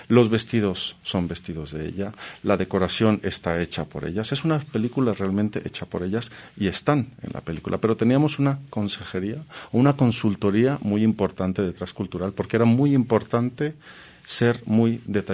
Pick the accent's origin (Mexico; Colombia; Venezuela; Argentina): Mexico; Jalisco; now in Madrid, Spain; porque yo soy de los Altos de Jalisco.